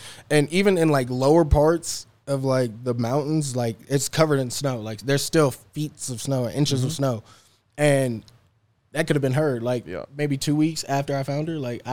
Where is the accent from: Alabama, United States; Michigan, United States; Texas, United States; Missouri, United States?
Texas, United States; And I'm from Texas, like, you might see your local dog on the street, but it could be a neighborhood dog.